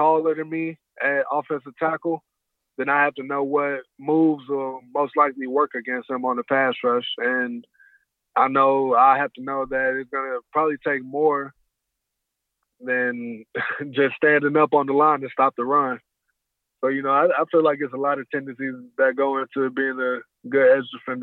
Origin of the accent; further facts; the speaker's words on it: Tulsa, Oklahoma, United States; Just because I come from Tulsa doesn't mean that I can't play with you all or I can't compete.